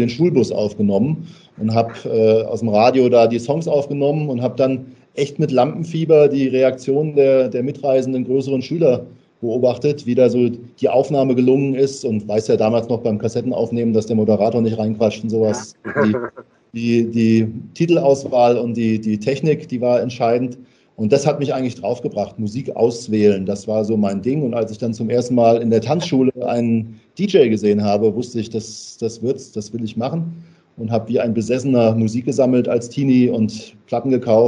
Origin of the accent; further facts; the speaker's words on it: Hesse, Germany; Ich bin gebürtiger Hesse und das hört man manchmal auch.